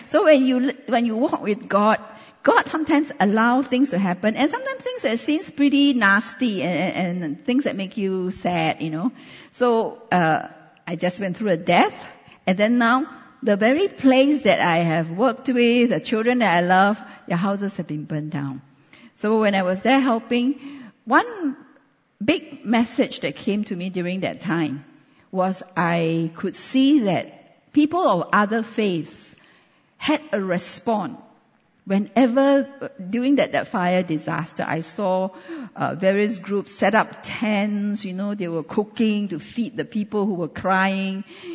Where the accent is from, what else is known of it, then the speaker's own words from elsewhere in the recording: Khon Kaen, Thailand; Okay, every time I say I come from Khon Kaen, they say, Chiang Mai? No.